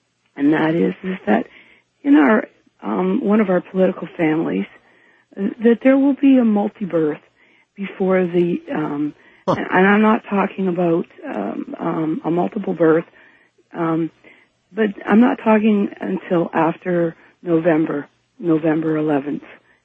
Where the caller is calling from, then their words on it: Woodbridge, Ontario, Canada; I'm calling from Woodbridge, Ontario, Canada.